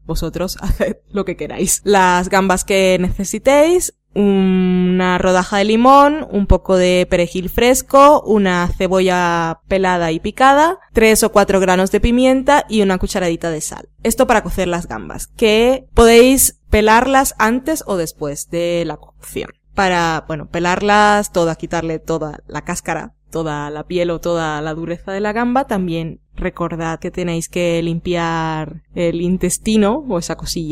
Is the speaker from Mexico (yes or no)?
no; Riohacha, La Guajira, Colombia; Que yo recuerdo mi infancia en Colombia, en un pueblo que se llama Riohacha.